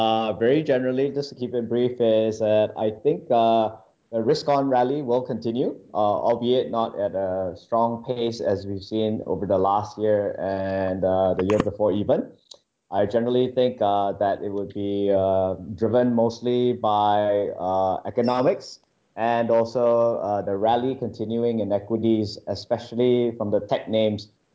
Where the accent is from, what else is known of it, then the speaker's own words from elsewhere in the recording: Malaysia; Don't call me biased because I'm Malaysian.